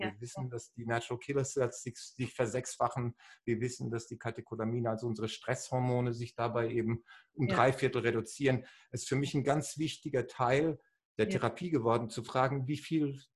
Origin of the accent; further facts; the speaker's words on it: Germany; Ja, also ich komme eigentlich hier aus Deutschland, aber schon als Kind hat es mich immer nach außen gezogen.